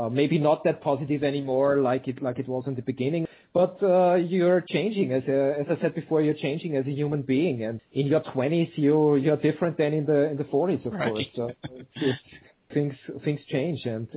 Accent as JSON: {"language": "English", "country": "Austria", "said": "I don't think that it's the fact that we come from Austria."}